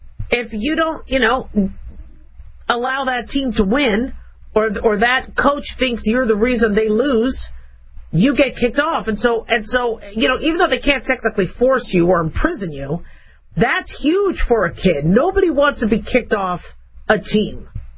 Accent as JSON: {"language": "English", "town": "Phoenix", "region": "Arizona", "country": "United States", "tie": "born or raised there", "also_born_or_lived": "Las Vegas, United States", "said": "Now, I grew up in Phoenix and Vegas, so I went to 12 schools back and forth"}